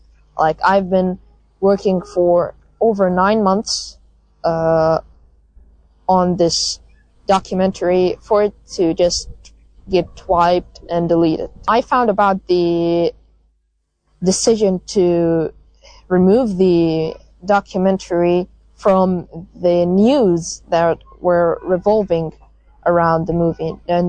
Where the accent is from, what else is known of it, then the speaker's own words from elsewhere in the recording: Gaza, Gaza Strip, Palestine; English is a second language; I'm from Gaza, Palestine